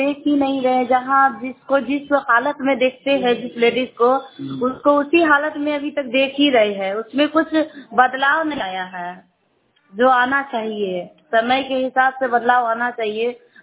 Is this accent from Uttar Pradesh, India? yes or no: no; Makhdumpur, Bihar, India; शेखपुरा जिला।